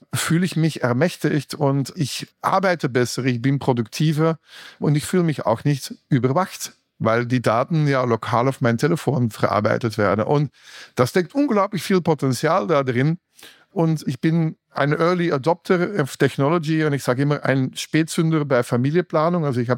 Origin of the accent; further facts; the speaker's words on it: Belgium; German is a second language; now in Germany; Und ich bin so erste Generation Migrant in Deutschland. Ich komme ursprünglich aus Belgien.